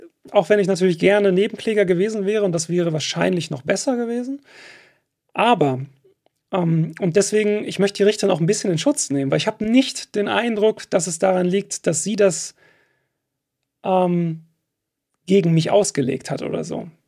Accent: Detmold, North Rhine-Westphalia, Germany; now in Gelsenkirchen, Germany; aufgewachsen bin ich halt in Detmold, beziehungsweise Hornbad-Meinberg, ist ein Stadtteil oder Ortsteil davon.

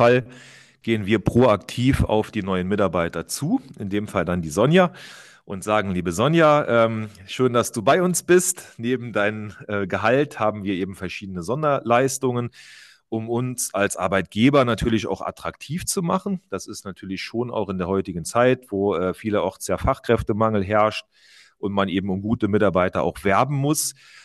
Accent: Rhineland-Palatinate, Germany; oder auch eine rheinische bei uns in Rheinland-Pfalz Zusatzversorgungskasse

